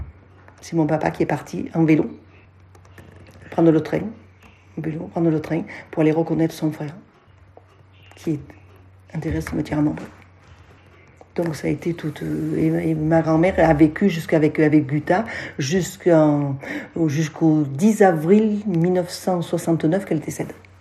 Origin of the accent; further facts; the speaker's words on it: Sceaux, Île-de-France, France; born there; je suis née à Sceaux, mais j'ai vécu là-haut 18 mois. Quand mes parents sont arrivés à cette ferme, j'avais 18 mois. Je viens d'avoir 70 cette année.